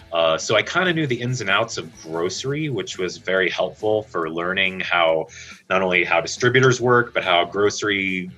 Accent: Longmont, Colorado, United States; I'm from Longmont, Colorado.

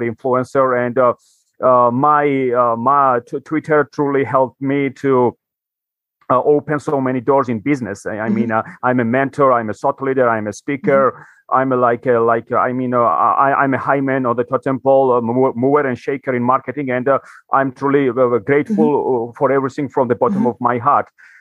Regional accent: Georgia; English is a second language; moved away as an adult; now in United States; I come from Europe, so I'm proud of where I come from, which is one of the oldest wine producing countries. And I was 18 when I moved to the United States, where I got my first job.

